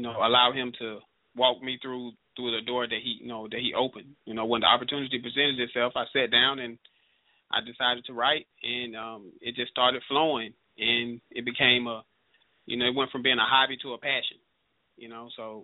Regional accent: Birmingham, Alabama, United States; Well, I'm from Birmingham, Alabama. And I was raised in the projects. I was raised in a rough area of Birmingham.

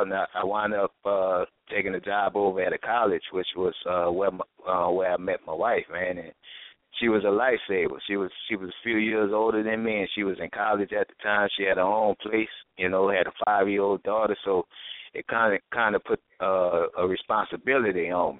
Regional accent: New Orleans, Louisiana, United States; Growing up in New Orleans, man. Well, you know how it was.

